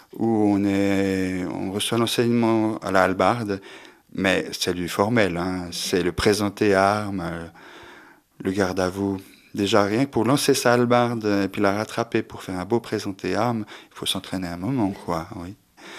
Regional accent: Le Noirmont, Jura, Switzerland; Je lui ai dit que j'étais du Jura, du Noirmont.

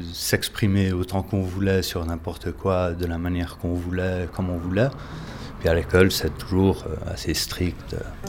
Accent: Santa Fe, New Mexico, United States; now in Neuchâtel, Switzerland; Je viens du Nouveau-Mexique, Santa Fe, aux États-Unis. J'habite maintenant depuis 19 ans à Neuchâtel

